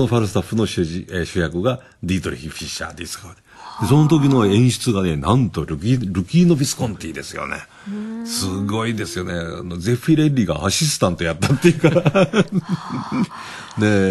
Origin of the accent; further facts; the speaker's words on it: Kyoto, Japan; 僕は京都の人間なんですけどね、はい、東京まで、夜行で出てきまして